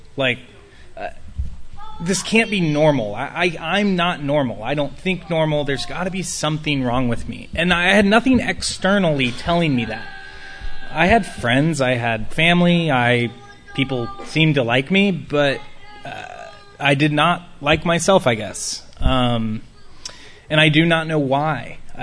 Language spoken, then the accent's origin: English; Austin, Texas, United States; I was born and raised here in Austin. Upper middle class family.